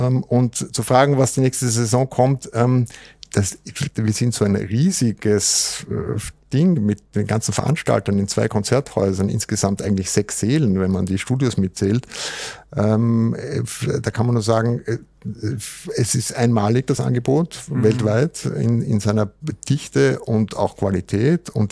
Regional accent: Vienna, Austria; ich bin Wiener, sozusagen durch und durch in drei Generationen

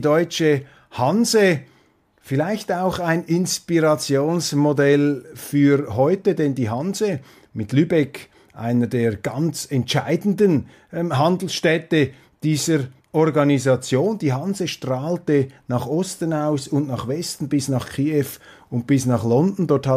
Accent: Switzerland; ist für mich wichtig, als Schweizer sowieso, denn Deutschland ist ein enorm wichtiges Land für Europa, aber eben auch für unser Land, für die Schweiz

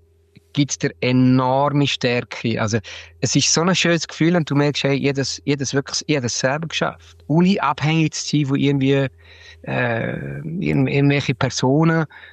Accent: Eastern Switzerland, Switzerland; accent: Eastern Swiss German; Hey, ich bin ein Schweizer Singer-Songwriter. Ich bin mit einem brutal broten Dialekt von der Ostschweiz aufgewachsen. Ich singe aber auf Englisch.

